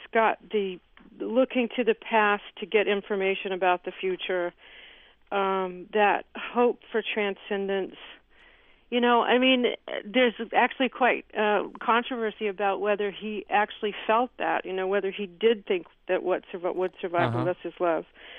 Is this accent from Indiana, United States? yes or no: no; New York, United States; I'm from New York City.